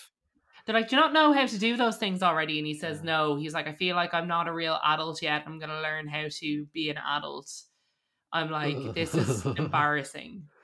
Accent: Ireland; I recognise that, you know, we're three Irish podcast hosts and, you know, this is a UK show.

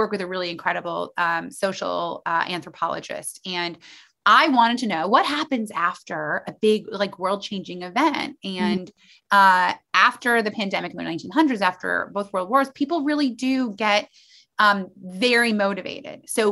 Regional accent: Muncie, Indiana, United States; I grew up in Muncie, Indiana, that I am married to a Chinese Australian.

